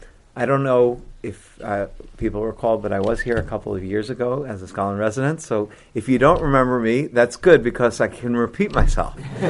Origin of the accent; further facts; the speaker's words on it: Bronx, New York, United States; now in Jerusalem, Israel; My background is a New York Jew. I grew up in the Bronx in Riverdale. Went to SAR Ramaz. Studied in Israel for 2 years at BMT and in Gush.